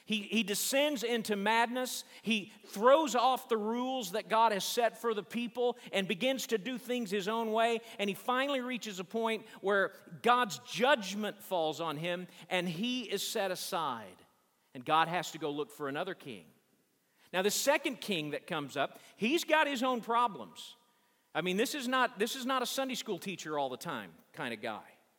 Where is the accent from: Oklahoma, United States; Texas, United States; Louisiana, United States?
Oklahoma, United States; Tahlequah; I grew up outside of Tahlequah, which most of you still don't know where that is